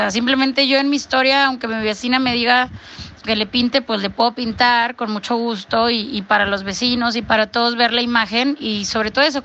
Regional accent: Mexico; independientemente de que también como mexicanos lo disfrutamos y lo vivimos como en la vida del barrio

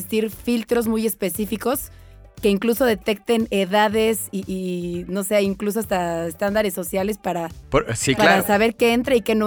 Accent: Mexico; Y también como negocio, como empresario mexicano, empezar a buscar otro método

